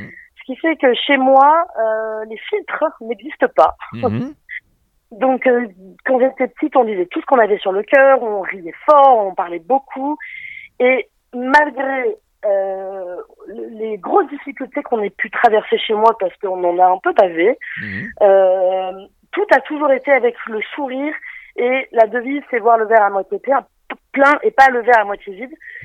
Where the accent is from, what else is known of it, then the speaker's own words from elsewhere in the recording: Auvergne-Rhône-Alpes, France; moved away; On me dit mais comment t'as pu quitter les montagnes. C'était trop petit pour moi